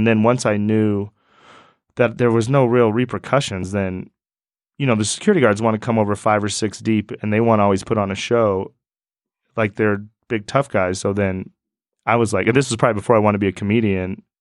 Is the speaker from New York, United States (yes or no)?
no; Wyoming, United States; I was like, "I'm from Wyoming, sir."